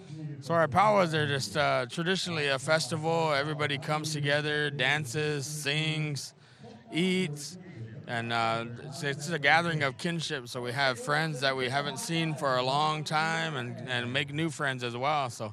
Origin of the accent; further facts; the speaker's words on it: Santee, Nebraska, United States; I come from the Isanti Dakota Nation from northeast Nebraska, Santee, Nebraska.